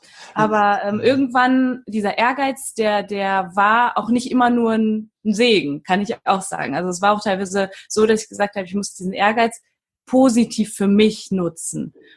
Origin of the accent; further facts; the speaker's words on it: Duisburg, North Rhine-Westphalia, Germany; also born or lived in Düsseldorf; ich bin in Düsseldorf geboren, in einem riesengroßen Haus in Duisburg aufgewachsen bin, mit meinem Vater, mit meiner Mama, bis ich 3 war.